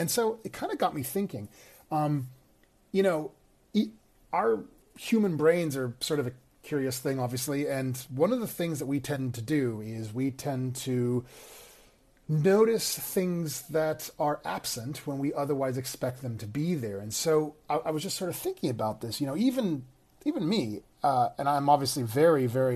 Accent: California, United States; I'm still in London as I record this, but in any event, my home state of California

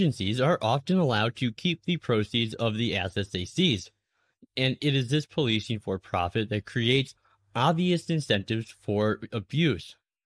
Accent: Minnesota, United States; Now, in my home state again of Minnesota, for example, the latest numbers we have

